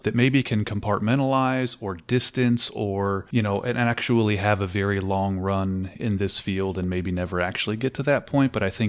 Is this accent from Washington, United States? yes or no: no; California, United States; I'm from Southern California, and I still have not been to that.